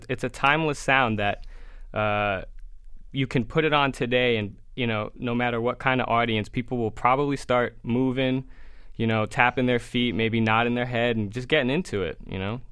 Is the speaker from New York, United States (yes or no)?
yes; New York, United States; and I'm born and raised in New York, so finding this New York sound that was just so interesting to me